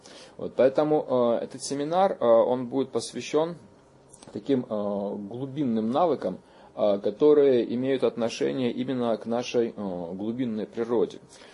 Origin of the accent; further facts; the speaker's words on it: Vladivostok, Primorsky Krai, Russia; Я родился в Владивостоке в 60-м году. Детство мое прошло прямо здесь, вот на этой самой улице Лозо.